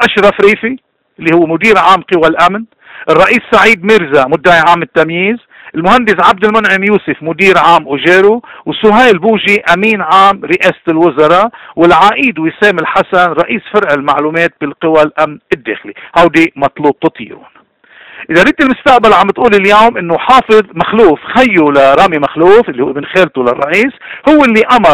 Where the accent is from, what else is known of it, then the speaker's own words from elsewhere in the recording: Lebanon; ونحن كلبنانيين